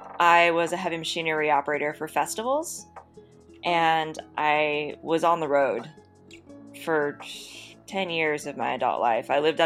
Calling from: Sonora, California, United States; I'm tuning in from Sonora, California, which is about an hour north of Yosemite National Park.

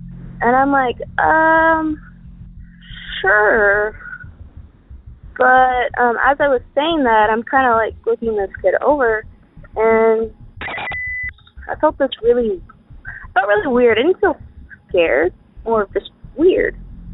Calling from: San Antonio, Texas, United States; Yeah, hi, Derek. … from San Antonio

